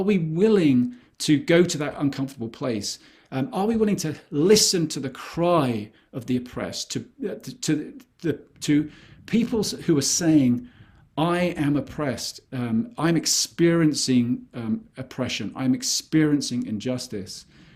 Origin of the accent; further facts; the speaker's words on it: United Kingdom; I say that as a British person who comes from a country where people would just get on a boat, go anywhere in the world, and put a flag in the ground and say, right, this is ours now